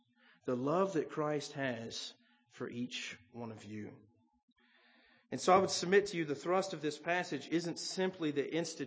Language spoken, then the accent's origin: English; the South, United States; I grew up in the South, as most of you knew.